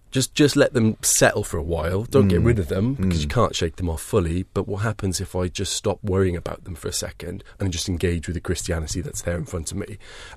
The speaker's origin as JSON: {"language": "English", "region": "Wales", "country": "United Kingdom", "lives_now": "South East England", "said": "Mine's because I'm Welsh."}